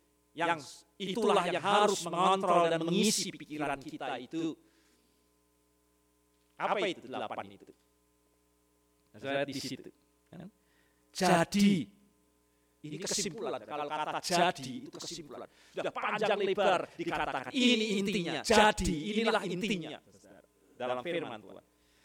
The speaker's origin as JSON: {"language": "Indonesian", "country": "United States", "second_language": "Indonesian", "said": "Kita orang Amerika punya pepatah ini."}